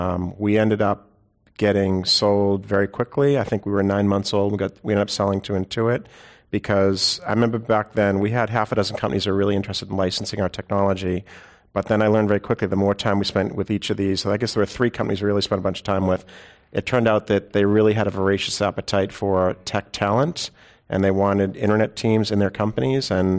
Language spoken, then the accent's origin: English; Boston, Massachusetts, United States; So I grew up in Boston. I'm number six of seven.